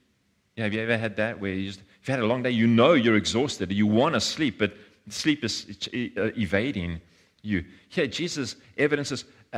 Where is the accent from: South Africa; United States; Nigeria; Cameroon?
South Africa; Johannesburg, Gauteng; I'm from Joburg. I don't know much about sailing and boats